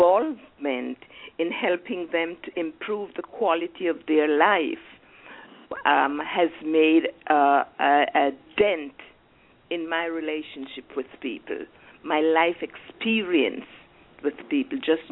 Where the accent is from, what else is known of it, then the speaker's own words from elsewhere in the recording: Jamaica; also born or lived in England; now in New York, United States; Background, born and raised in Jamaica and then migrated to England, where I developed my skills in nursing. From there, I migrated to New York